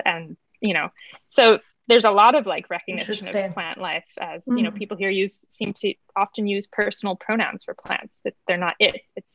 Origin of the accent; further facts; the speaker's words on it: East Coast, United States; I recently moved from Brooklyn to Washington State and it's my first time. I grew up in the East Coast